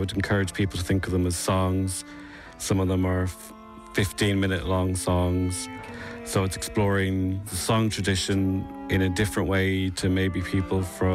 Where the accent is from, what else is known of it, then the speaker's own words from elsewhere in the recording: Dublin, Leinster, Ireland; moved away as an adult; also born or lived in England / Netherlands / Stuttgart / Berlin; now in Birmingham, United Kingdom; I'm from Dublin originally, but I've lived around Europe a lot. I studied in England and then the Netherlands, and then I lived in Stuttgart and then Berlin, and now at the moment I live in Birmingham.